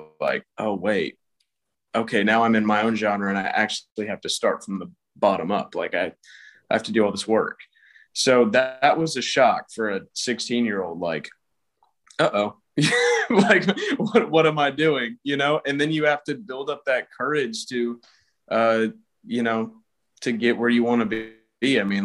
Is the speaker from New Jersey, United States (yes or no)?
no; Atlanta, Georgia, United States; I'm from Atlanta, Georgia, actually.